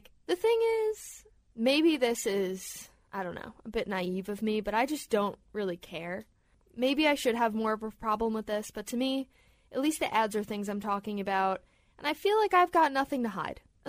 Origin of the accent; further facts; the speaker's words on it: Centreach, New York, United States; And I'm also born and raised on Long Island from Centreach in Suffolk County.